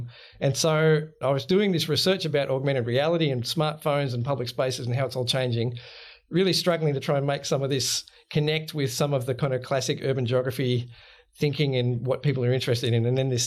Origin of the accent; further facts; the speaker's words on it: Sydney, New South Wales, Australia; So I grew up in Sydney, actually, in just north of Hornsby, so about an hour away from the CBD.